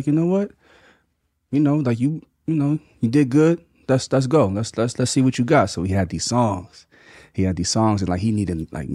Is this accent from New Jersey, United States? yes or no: yes; Mays Landing, New Jersey, United States; I'm from Mays Landing, New Jersey, which is like 20 minutes from Atlantic City.